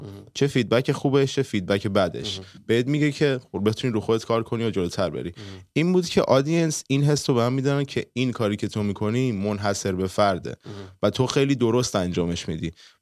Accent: Iran; دوست دارم آرتیست ایرانی باشم که با زبون اینترنشنال فعالیت میکنه ولی اون پرچمه رو بالا ببرم که من ایرانیم

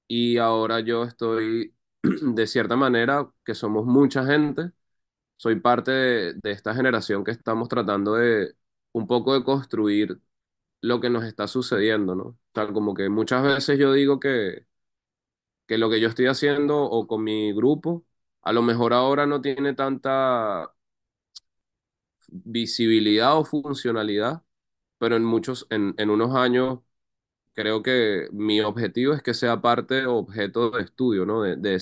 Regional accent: Venezuela; nosotros como sociedad venezolana somos un híbrido de todo. O sea, ya hay un sincretismo tanto étnico, religioso, racial.

